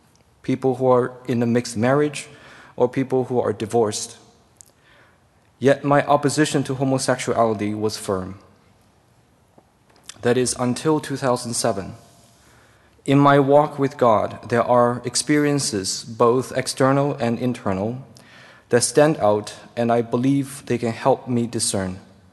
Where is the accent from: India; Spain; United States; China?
China; I grew up in China during the 70s and 80s